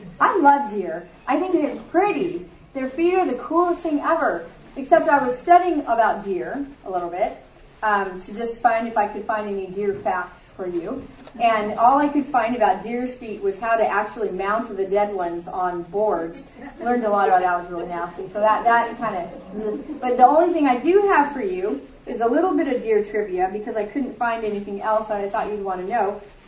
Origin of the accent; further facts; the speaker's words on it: La Mirada, California, United States; now in Marietta, United States; So we've been here about 25 years, and I grew up in La Mirada. My family, my dad actually still lives in La Mirada